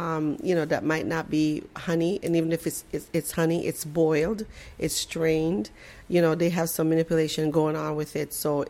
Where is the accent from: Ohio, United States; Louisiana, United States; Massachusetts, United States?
Massachusetts, United States; Boston; I grew up in Boston in the 70s, and it was a challenging time. You know, Boston is very segregated.